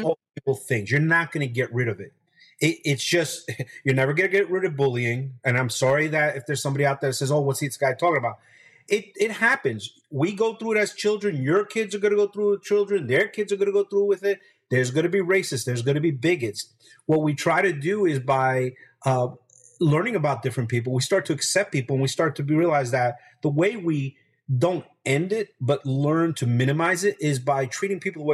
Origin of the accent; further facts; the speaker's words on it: Hackensack, New Jersey, United States; my growing up in Hackensack, New Jersey, gave me a lot of tools that would help me in the future.